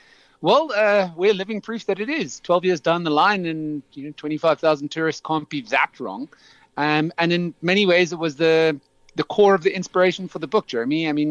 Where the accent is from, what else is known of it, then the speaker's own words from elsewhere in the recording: Roodepoort, Gauteng, South Africa; I'm bored, bred, buttered, corrupted in Johannesburg. I grew up in Roodepoort. I still love saying I come from the West Rand, wear that badge with pride.